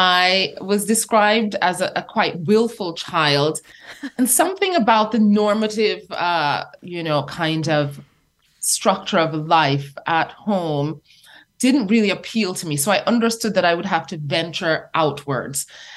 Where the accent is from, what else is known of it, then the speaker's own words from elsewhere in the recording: Jamaica; Well, you know, I grew up in Jamaica, the island of Jamaica